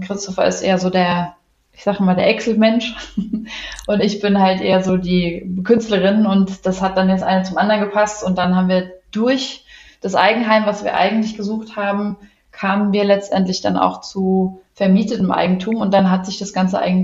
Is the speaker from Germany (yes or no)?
yes; Wiesbaden, Hesse, Germany; bin aus Wiesbaden, wohne auch in Wiesbaden